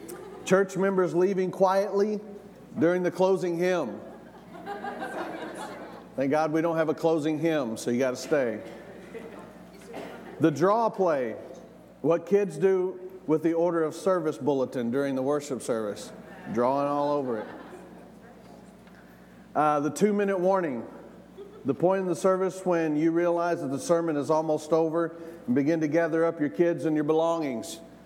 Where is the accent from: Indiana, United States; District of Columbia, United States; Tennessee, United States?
Tennessee, United States; I'm from Tennessee. I've been here for 5 months.